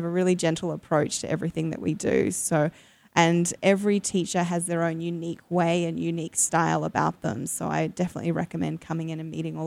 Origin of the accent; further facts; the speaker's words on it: Australia; now in United States; obviously you can tell I don't sound like I'm from the South or Texas, even though a lot of people think that's where I'm from. But, you know, I myself, I'm from Australia